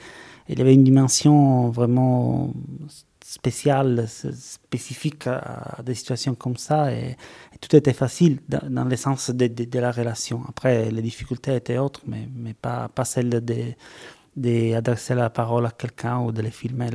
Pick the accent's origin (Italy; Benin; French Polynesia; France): Italy; Palermo, Sicily; also born or lived in Cairo, Egypt; je viens de Palerme, j'ai beaucoup habité au Caire